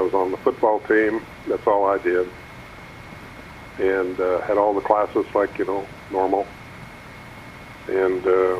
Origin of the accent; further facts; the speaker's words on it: Baker City, Oregon, United States; I was raised in Baker City all my life